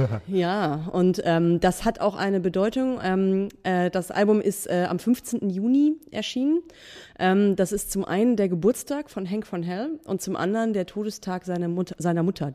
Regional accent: Buxtehude, Lower Saxony, Germany; Also es gab sogar eins in Buxtehude in meiner Heimatstadt.

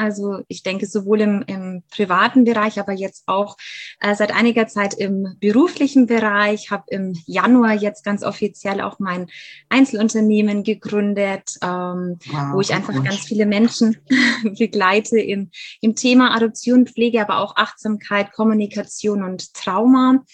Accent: Germany; ich lebe in Bayern. Ich bin in Deutschland auch aufgewachsen, bin aber tatsächlich Halbamerikanerin. Also das heißt, ich bin deutsch-amerikanische Adoptierte.

